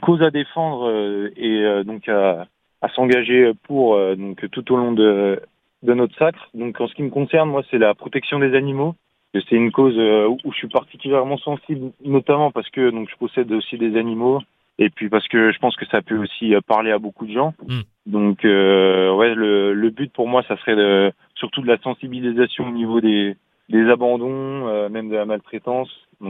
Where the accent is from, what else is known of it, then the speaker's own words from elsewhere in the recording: Chalon-sur-Saône, Bourgogne-Franche-Comté, France; C'est ça, ouais. Je viens de Chalon-sur-Saône.